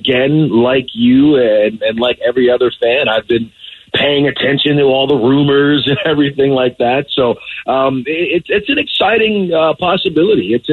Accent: Detroit, Michigan, United States; And growing up in Detroit, I was born I was born in 89, so I don't remember the Pistons championships of those years

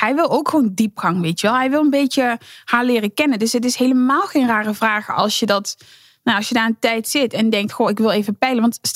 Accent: Limburg, Netherlands; Nou, ik kom uit Limburg

